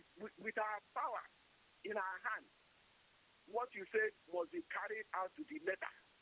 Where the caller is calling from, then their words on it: Enugu, Enugu State, Nigeria; I'm speaking from Enugu.